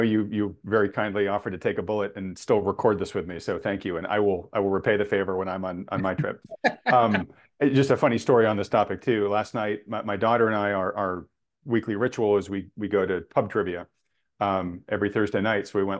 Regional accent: New England, United States; now in Northern California, United States; I grew up in New England. I did my time there, right? I still think it's too cold for me here in Northern California.

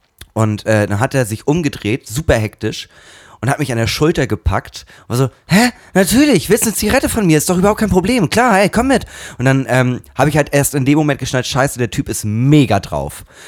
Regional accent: Eckernförde, Schleswig-Holstein, Germany; now in Hamburg, Germany; Nee, ich bin kein Hamburger. Wo kommst du denn ursprünglich her? Ja, aus Eckernförde.

